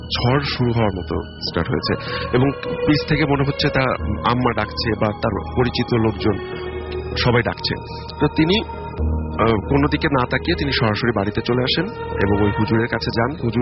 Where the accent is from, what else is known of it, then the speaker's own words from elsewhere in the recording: Baliakandi, Dhaka Division, Bangladesh; now in Dhaka, Bangladesh; আমার গ্রামের বাড়ি রাজবাড়ির বালিয়াকান্দিতে ঘটা একটি ঘটনা